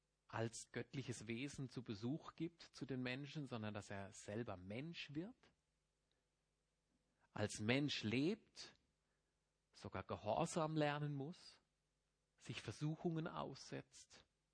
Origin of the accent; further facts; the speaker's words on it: Germany; Wir sind ja als Deutsche meistens neidisch auf die Schweizer.